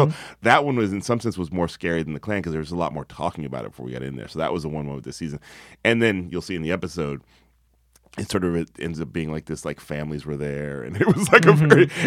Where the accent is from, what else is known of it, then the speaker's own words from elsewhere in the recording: the South, United States; I'm from the South, you know, I'm as country as it comes.